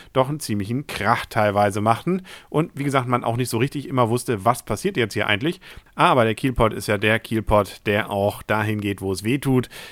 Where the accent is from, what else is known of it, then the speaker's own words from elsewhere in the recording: Kiel, Schleswig-Holstein, Germany; in das man als Kieler fällt, wenn die Kieler Woche zu Ende ist